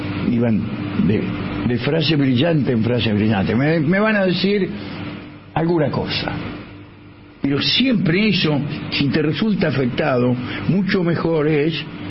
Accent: Argentina; Los argentinos tenemos esta... ¿Cómo somos los argentinos?

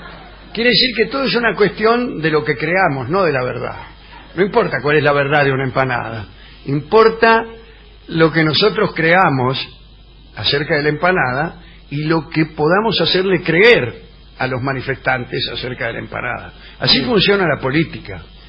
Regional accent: Kyiv, Ukraine; Spanish is a second language; No. Soy de Kiev.

